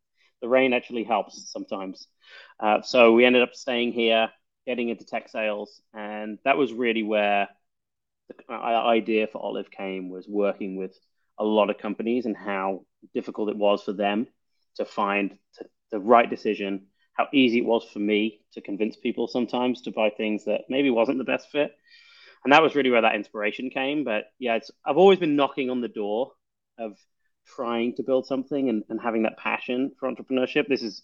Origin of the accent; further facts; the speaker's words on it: Birmingham, West Midlands, United Kingdom; I came from England, as some of you might tell. I was a pretty standard upbringing in Birmingham in the middle of England.